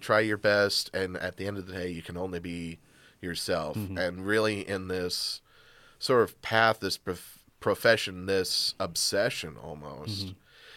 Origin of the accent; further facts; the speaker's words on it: Toledo, Ohio, United States; So I was born and raised in Toledo.